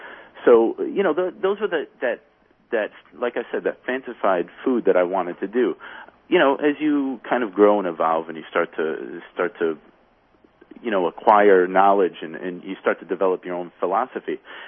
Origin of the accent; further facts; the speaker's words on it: Waterbury, Connecticut, United States; I grew up in Waterbury, Connecticut.